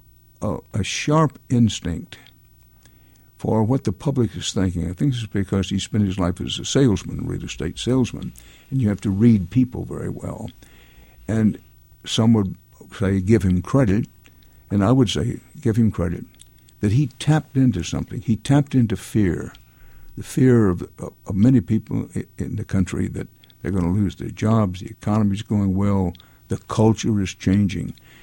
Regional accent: United States; But here's the point, that I'm an American.

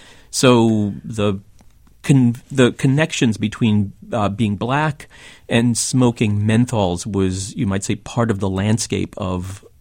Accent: New York City, New York, United States; Never tempted, despite growing up in New York City at the height of the aggressive menthol smoking advertising that really defined my youth.

